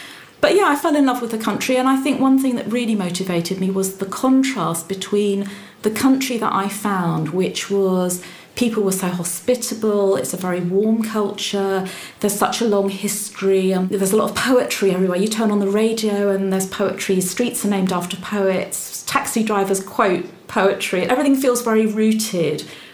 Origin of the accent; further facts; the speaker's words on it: Guildford, South East England, United Kingdom; now in London, United Kingdom; I was brought up in Guildford in Surrey. My father taught at the university and I think I was the only foreign child in my whole school.